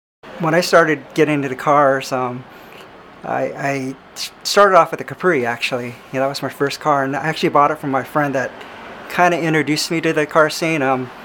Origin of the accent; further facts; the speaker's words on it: Torrance, California, United States; I would say I grew up in the South Bay, primarily the Torrance area.